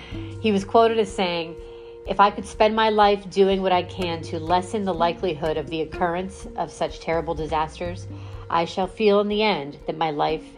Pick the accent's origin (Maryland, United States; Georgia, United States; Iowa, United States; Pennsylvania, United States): Pennsylvania, United States; Pittsburgh; And that isn't just because I'm from Pittsburgh.